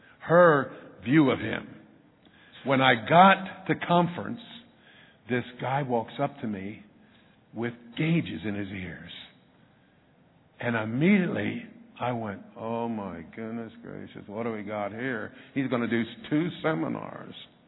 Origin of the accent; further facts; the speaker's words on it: Pennsylvania, United States; In just 2 days, I'll be going back to my hometown in Pennsylvania. My dad was a supervisor there for 24 years.